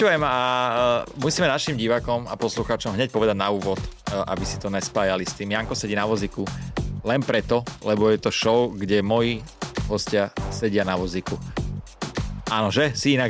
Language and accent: Slovak; Pezinok, Bratislava Region, Slovakia; Ja som z Pezinka.